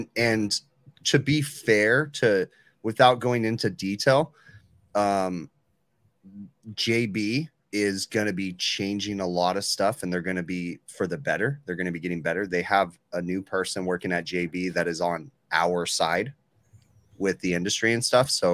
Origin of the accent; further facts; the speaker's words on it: California, United States; But it's funny, as a Californian, I say tornadoes, right?